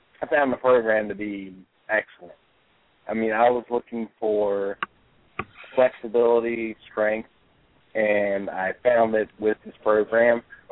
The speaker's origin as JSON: {"language": "English", "region": "Maryland", "country": "United States", "said": "I'm from Maryland"}